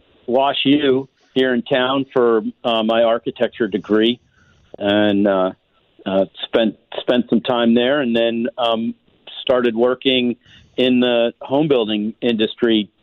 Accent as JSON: {"language": "English", "region": "Connecticut", "country": "United States", "tie": "born or raised there", "moved": "yes", "lives_now": "St. Louis, United States", "said": "I grew up in Connecticut and have actually been in St. Louis now for over 30 years. So longer in St. Louis than I lived in Connecticut."}